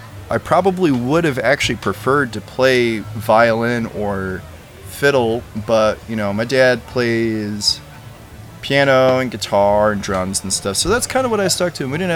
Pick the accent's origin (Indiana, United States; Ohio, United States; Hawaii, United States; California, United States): Indiana, United States; also born or lived in Richmond, Virginia; I had been living in Richmond, Virginia at the time. I grew up in Northwest Indiana, about an hour from Chicago. But I ended up in Richmond for a little while